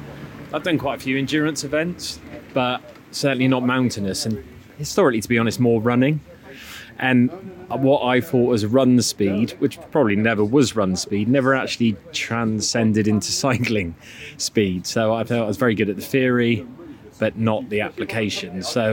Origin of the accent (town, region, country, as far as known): Exeter, South West England, United Kingdom